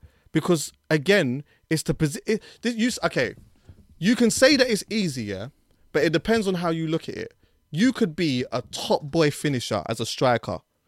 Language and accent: English; Jamaica; and I'm Jamaican, bro.